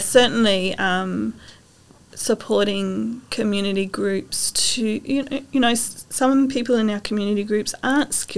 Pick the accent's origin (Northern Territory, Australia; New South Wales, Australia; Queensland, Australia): Northern Territory, Australia; Darwin; But, you know, from my memories of growing up in Darwin